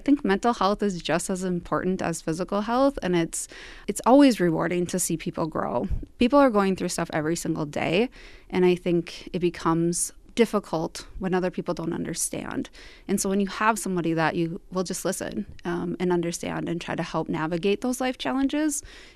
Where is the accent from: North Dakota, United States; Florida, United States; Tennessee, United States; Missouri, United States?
North Dakota, United States; Buffalo; Yeah, I'm from Buffalo, North Dakota.